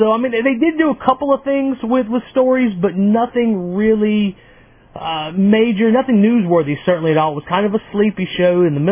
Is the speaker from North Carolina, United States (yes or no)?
yes; North Carolina, United States; This was recorded here in my home state. It was recorded on December the 13th in Raleigh, North Carolina.